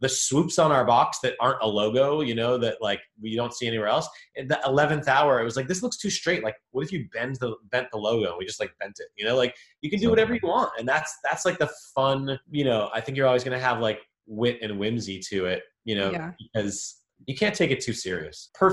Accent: Boston, Massachusetts, United States; You know, Kavi's from Jersey, I'm from Boston.

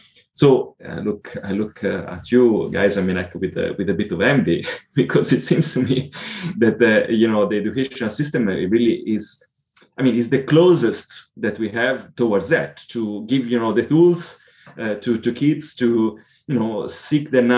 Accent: Italy; English is a second language; I come from Italy

